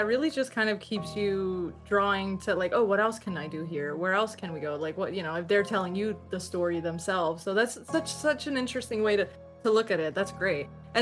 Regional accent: New Jersey, United States; And I'm originally from New Jersey.

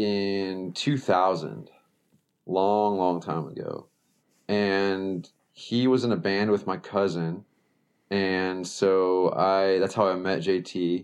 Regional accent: Chicago, Illinois, United States; I'm from Chicago

